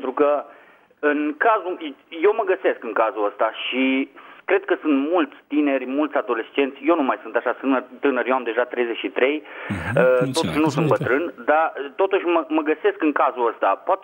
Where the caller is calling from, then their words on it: Germany; vă sunt din Germania.